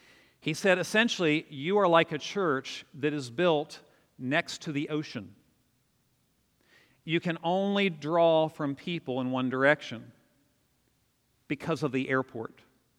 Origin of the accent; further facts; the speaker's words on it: Winchester, Virginia, United States; Now, I don't know about you. I grew up in Winchester.